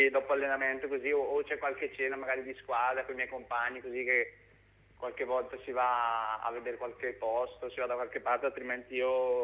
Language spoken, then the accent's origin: Italian; Bergamo, Lombardy, Italy; Io di Bergamo.